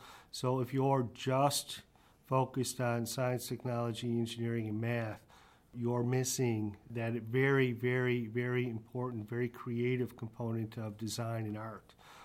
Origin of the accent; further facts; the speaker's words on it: Buffalo, New York, United States; I'm originally from Buffalo, a nice metropolitan